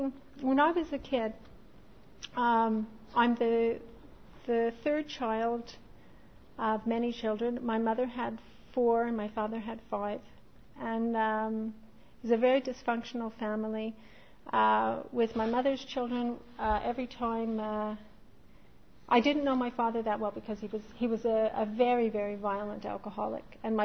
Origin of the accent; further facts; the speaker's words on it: Montreal, Quebec, Canada; born there; I come from, I was born in Montreal in 1960.